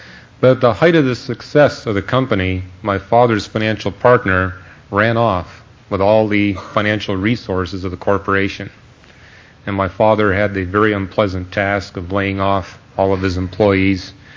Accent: Canada; Now, I was born and raised in Canada, and the spiritual environment in Canada is different than what it is here, as you'll soon discover.

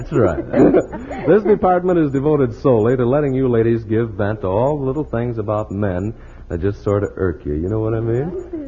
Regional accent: Oklahoma, United States; No, I'm from Oklahoma. I just got through saying that.

